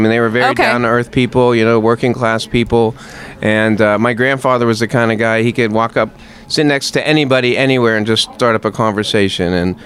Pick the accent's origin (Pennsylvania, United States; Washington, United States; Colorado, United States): Pennsylvania, United States; Pittsburgh; No, I was born and raised in Pittsburgh. Like we talked about, I went to Alderdice High School.